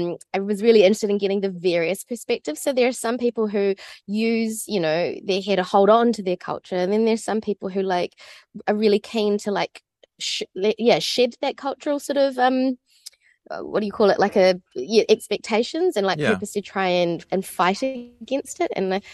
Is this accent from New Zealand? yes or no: yes; New Zealand; as a Malaysian Chinese New Zealander